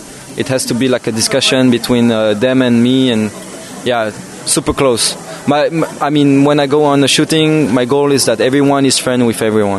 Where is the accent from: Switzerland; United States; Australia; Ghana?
Switzerland; I'm from Switzerland if not, and I'm 25 years old.